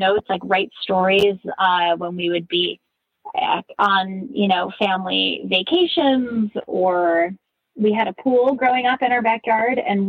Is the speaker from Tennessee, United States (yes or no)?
no; New York, United States; And I grew up in New York. Went to college in New York City for acting and writing.